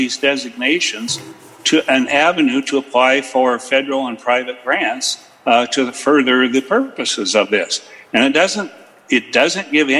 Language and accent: English; Chinook, Montana, United States; terminates at the Bear Paw Battlefield south of my hometown of Chinook, Montana.